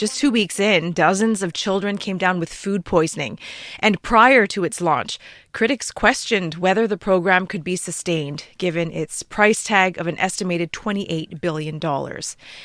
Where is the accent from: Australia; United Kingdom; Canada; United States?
Canada; We all grew up in different countries. For me, growing up in Canada, there was a hot lunch program at the school